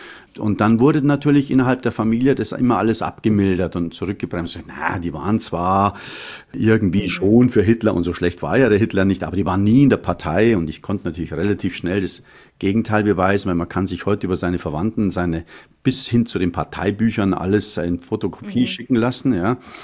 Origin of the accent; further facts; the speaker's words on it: Munich, Bavaria, Germany; Ich bin also am Hasenbergl aufgewachsen in München. Das ist ein Glasscherbenviertel. Also sehr viele Flüchtlinge damals nach dem Krieg, die dort hingeortiert worden sind. Kompletter sozialer Wohnungsbau etc.